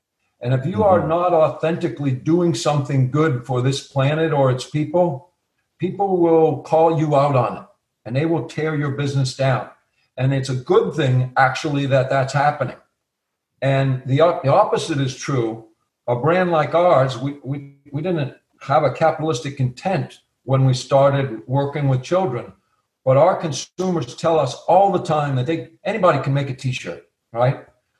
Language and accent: English; Boston, Massachusetts, United States; and being Bostonian, that was my era, you know?